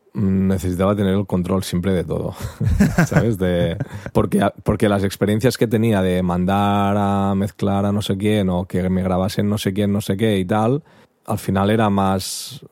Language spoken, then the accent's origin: Spanish; Barcelona, Catalonia, Spain; soy de Barcelona y he estado viviendo en Barcelona, pero tuve una hija y hace 6 años y nos fuimos a vivir afuera de Barcelona.